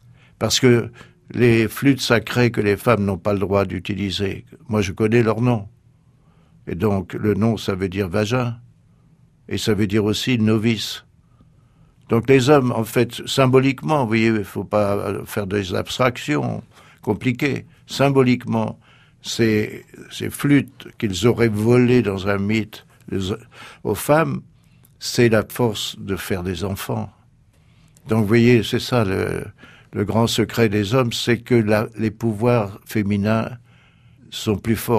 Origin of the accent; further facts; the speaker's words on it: France; on est blancs tous, n'est-ce pas ? Les uns sont australiens, moi je suis français.